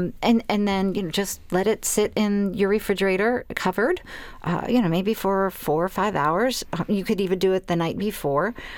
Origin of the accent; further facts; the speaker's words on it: Holliston, Massachusetts, United States; Oh, I grew up outside of Boston. Wonderful.